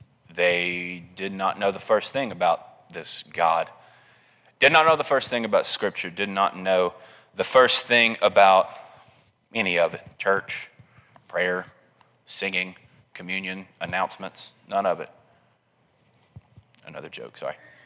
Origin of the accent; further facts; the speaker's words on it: Alabama, United States; All right, I'm from Colbert County, Alabama.